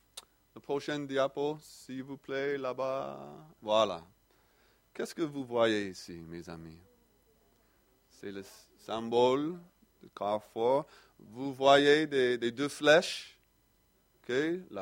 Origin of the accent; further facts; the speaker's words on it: Champigny-sur-Marne, Île-de-France, France; accent: petit accent; Vous allez constater très vite que j'ai un petit accent. Et c'est vrai, je viens de Champigny-sur-Marne.